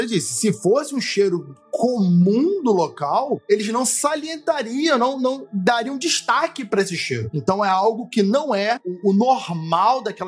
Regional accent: Rio de Janeiro, Brazil; Aí, aqui, sendo carioca, vou te falar que o carioca faz tudo que você pode fazer de tênis, faz de chinelo

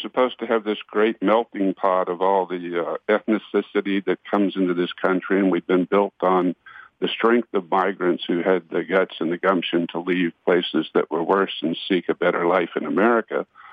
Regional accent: United States; I'm a veteran, and I would say I'm American first

